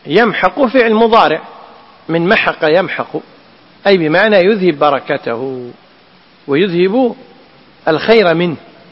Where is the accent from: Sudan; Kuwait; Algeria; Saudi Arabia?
Kuwait; احنا عندنا بالكويت اذا جاءت مشكله على الرجال او على المراه اللي ما هو على لسان ذكر الله، شي يقول يمه يبا